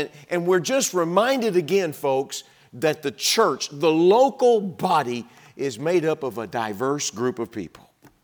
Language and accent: English; Texas, United States; accent: Texan; I don't speak like a Wisconsinite. I speak like I'm from Texas.